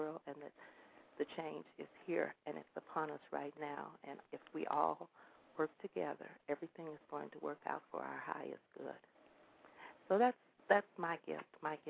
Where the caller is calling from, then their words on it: Chicago, Illinois, United States; I'm calling from Chicago, Illinois.